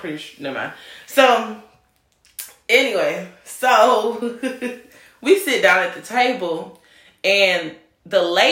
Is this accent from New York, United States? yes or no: no; Louisiana, United States; Where are you guys from? And we're like, Louisiana.